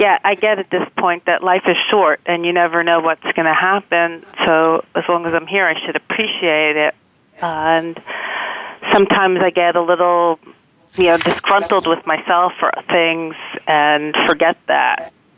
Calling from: New York City, New York, United States; I'm in downtown Manhattan.

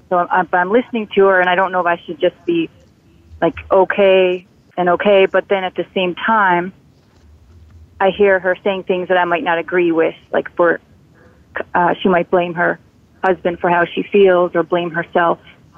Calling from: Manhattan, New York, United States; I'm calling from Manhattan, New York.

